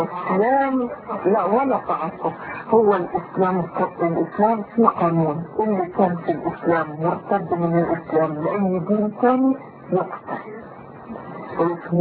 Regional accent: Egypt; moved away as an adult; now in Netherlands; أول ما وصلت هولندا وقعدت أنا خرجت من مصر كنت إزاي؟ إزاي خرجت من مصر؟

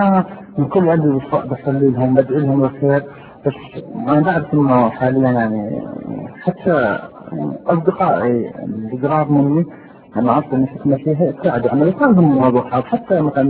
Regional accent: Jordan; بيسموها عندنا بالاردن يعني الجسم يقشعر

